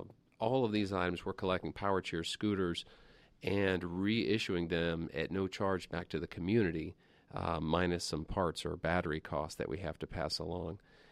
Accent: Atlanta, Georgia, United States; I knew the people that were there from somewhere or another growing up in Atlanta and knowing a lot about the community.

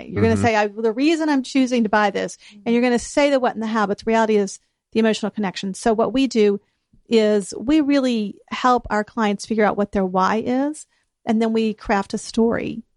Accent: Pensacola, Florida, United States; I grew up here, so I have that, you know, I was born in Baptist Hospital.

